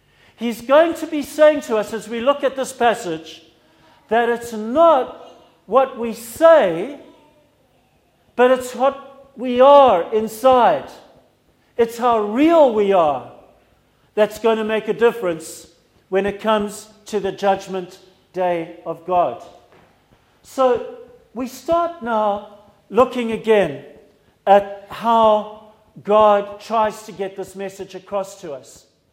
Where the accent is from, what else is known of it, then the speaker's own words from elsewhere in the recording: Harare, Zimbabwe; I was from Salisbury, Harare in those days